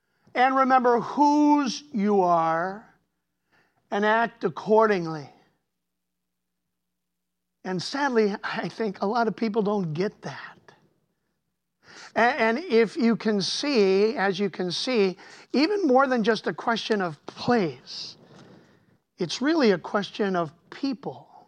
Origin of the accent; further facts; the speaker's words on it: Cleveland, Ohio, United States; part of my story growing up in Cleveland was that I was a part of a gang.